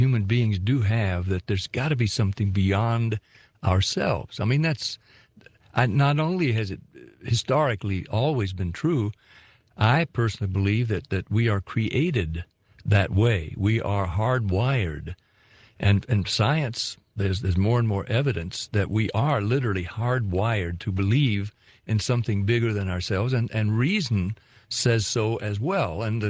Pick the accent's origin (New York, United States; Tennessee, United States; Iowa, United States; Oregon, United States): Tennessee, United States; Nashville; Journey to the Center of the Earth premiered in Nashville, my hometown.